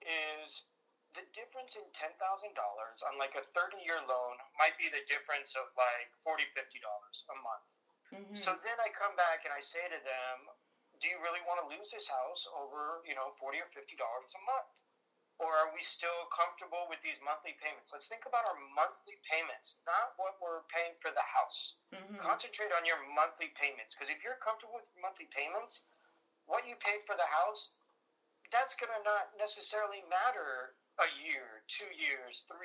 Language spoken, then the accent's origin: English; Boulder, Colorado, United States; Sure. So, born and raised in Boulder, Colorado, and actually went to college out at University of Pacific in Stockton, California, moved back to Colorado